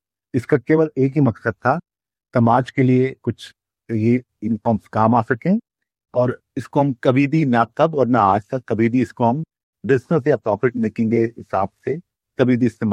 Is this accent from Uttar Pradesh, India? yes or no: no; Delhi, India; born there; मैं दिल्ली में जन्मा हूँ, पैदा हुआ हूँ और एक साधारण परिवार से था।